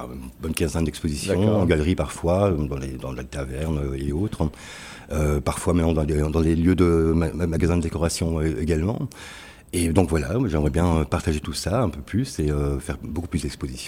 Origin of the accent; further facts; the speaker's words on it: Italy; En tant qu'Italien, j'aimerais bien évidemment y exposer.